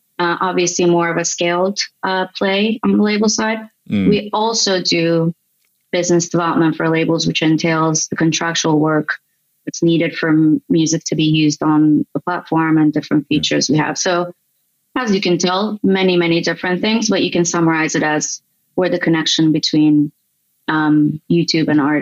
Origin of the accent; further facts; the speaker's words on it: Istanbul, Turkey; moved away as an adult; also born or lived in New York, United States; now in London, United Kingdom; as you said. I was born and raised in Istanbul. I spent a big chunk of my life in Turkey. Then I moved to New York and I lived in New York for a decade, lived and worked there, obviously. I'm now based in Southwest London.